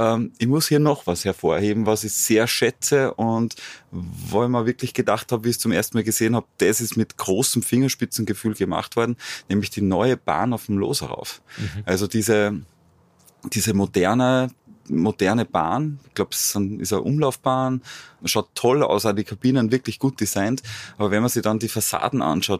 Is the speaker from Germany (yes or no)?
no; Salzburg, Austria; für meine alte Heimat Salzburg, die das verstehen, wie eine Region funktioniert